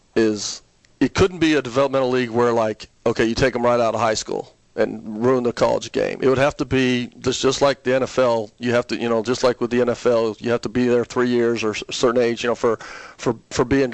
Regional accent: Denver, Colorado, United States; Yeah, but something like I come from Denver

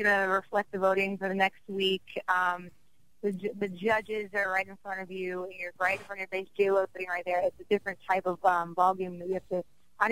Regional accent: New York, United States; also born or lived in New Jersey; Because I'm a New York girl, I'm an East Coast girl. I grew up in New York, New Jersey, everywhere in the East Coast.

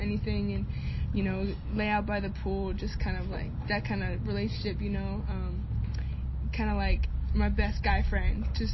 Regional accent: Arizona, United States; So, like, I grew up around Arizona.

